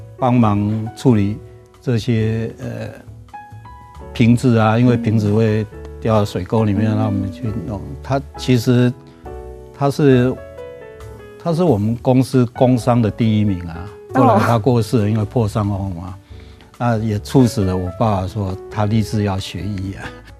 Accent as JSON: {"language": "Chinese", "region": "Taipei", "country": "Taiwan", "tie": "born or raised there", "said": "因为我们老家是在我们以前叫后火车站，台北车站后面"}